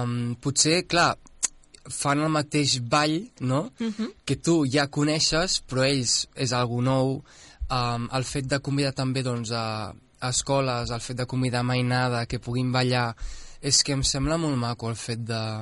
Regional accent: Catalonia, Spain; amb la situació que m'ha tocat, que sóc català i tal

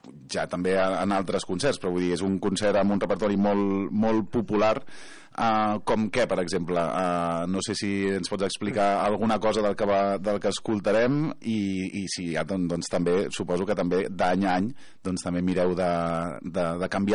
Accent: Esparreguera, Catalonia, Spain; no només per qui som d'Esparreguera

